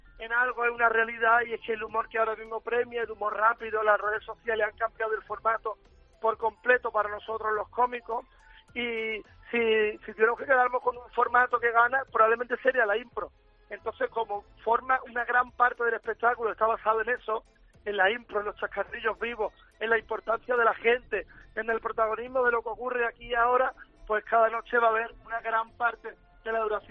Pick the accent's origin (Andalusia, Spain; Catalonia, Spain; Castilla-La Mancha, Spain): Andalusia, Spain; Málaga; sin haberme mudado nada más que algunos años pequeños de mi ciudad de origen. Es un privilegio para mí como artista vivir de esto y poder seguir viviendo en Málaga